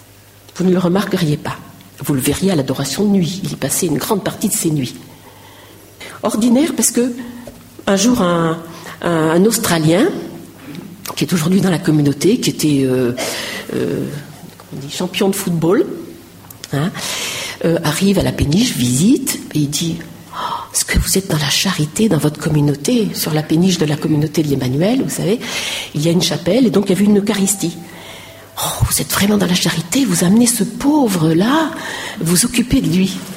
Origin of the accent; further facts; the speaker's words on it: Orthez, Nouvelle-Aquitaine, France; moi aussi, par mon père, je suis béarnaise, d'Orthez.